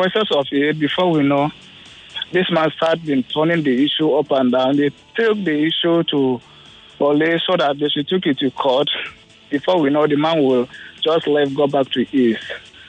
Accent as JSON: {"language": "English", "region": "Plateau", "country": "Nigeria", "said": "I'm from Plateau State."}